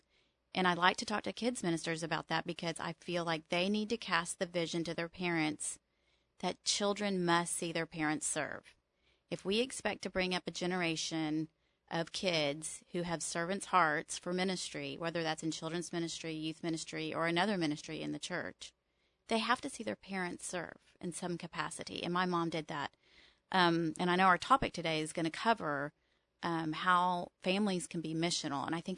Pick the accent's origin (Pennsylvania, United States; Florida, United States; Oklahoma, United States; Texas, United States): Texas, United States; Tyler; Well, I grew up in Texas as a daughter of a minister, Baptist minister, who was on church staff at different places throughout Texas.